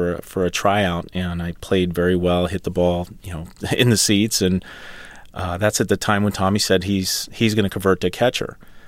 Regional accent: Philadelphia, Pennsylvania, United States; And fortunately, I grew up in Philadelphia area, and I was able to watch the great Phillies teams of the 70s.

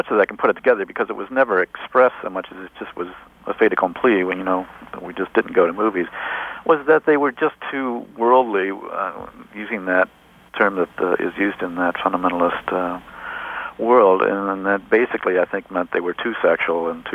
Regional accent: Cleveland, Ohio, United States; Cleveland, Ohio. It wasn't like I was living out in the middle of in a holy roller territory.

